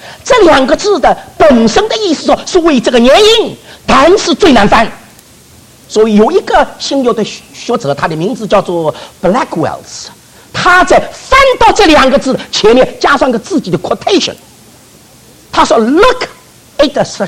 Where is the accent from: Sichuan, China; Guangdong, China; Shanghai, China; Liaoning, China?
Shanghai, China; 这个我们上海人懂得了。